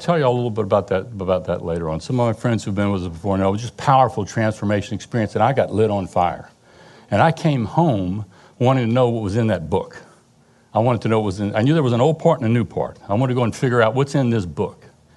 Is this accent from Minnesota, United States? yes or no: no; Louisiana, United States; I grew up in South Louisiana. My father, Joe, spoke French before he spoke English. My mom spoke French before they spoke English. So I'm a registered Cajun.